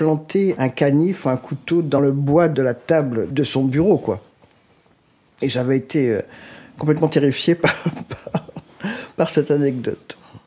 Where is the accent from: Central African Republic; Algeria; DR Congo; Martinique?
Martinique; Desrochers; born there; Ah non, moi je suis née en Martinique, à Desrochers. J'en suis très fière.